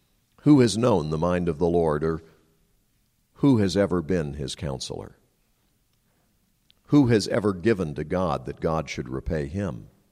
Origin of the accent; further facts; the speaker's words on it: United States; I don't pay taxes to the Norwegian government because I am an American. And my loyalty governmentally is to the United States of America. And I'm proud to be an American